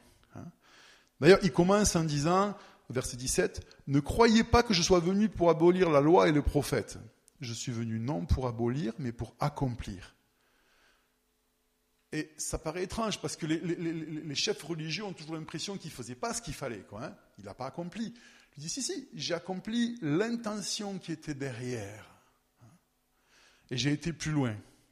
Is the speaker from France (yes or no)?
no; Switzerland; j'ai grandi ici, en Suisse